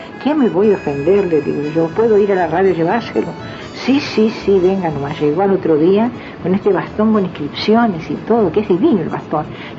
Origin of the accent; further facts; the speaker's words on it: Uruguay; also born or lived in Bahía Blanca, Argentina; Mi padre eran rusos. Cuando llegaron a Argentina, yo nací en Bahía Blanca, en Argentina. Y yo nací, a los 2 años nos vinimos para Uruguay. Cuando yo tenía 2 años nos vinimos para Uruguay, aquí nos quedamos.